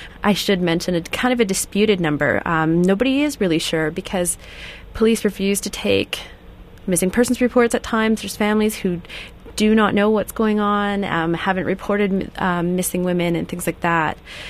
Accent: British Columbia, Canada; I know I grew up in the Okanagan Valley, and so the southern interior

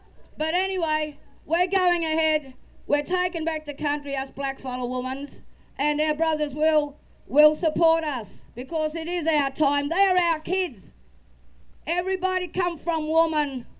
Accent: Tiwi Islands, Northern Territory, Australia; born there; I'm also a Nyalapon woman. I was born on the Tiwi Islands in the Arafura Sea.

